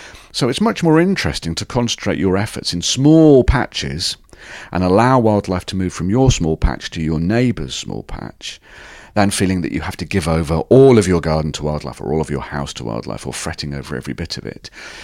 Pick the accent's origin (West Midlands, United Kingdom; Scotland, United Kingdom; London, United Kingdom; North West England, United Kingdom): West Midlands, United Kingdom; Birmingham; I grew up in Birmingham, right in the middle of Birmingham, and not very far away is Wenlock Wren's Nest